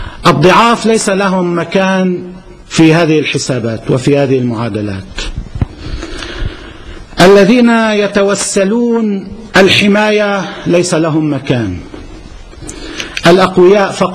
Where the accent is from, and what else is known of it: Lebanon